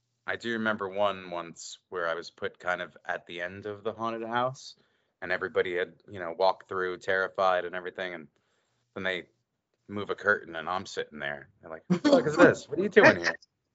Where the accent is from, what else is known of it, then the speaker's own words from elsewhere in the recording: New Jersey, United States; I grew up in North Jersey. I never moved to Hollywood.